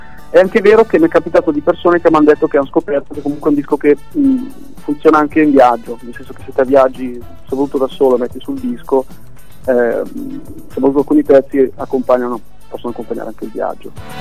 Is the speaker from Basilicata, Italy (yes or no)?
no; Lombardy, Italy; now in Milan, Italy; Io vengo dalla Valtellina e adesso però da un paio d'anni vivo stabilmente a Milano